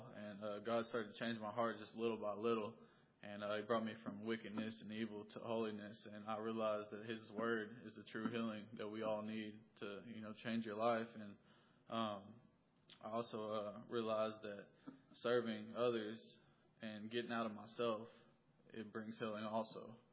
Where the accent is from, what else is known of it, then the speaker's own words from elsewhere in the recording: Conway, United States; I'm 21 years old. I was born and raised in Conway.